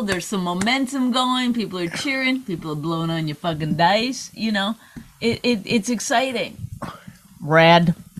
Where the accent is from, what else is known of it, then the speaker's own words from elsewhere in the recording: Canada; I'm Canadian.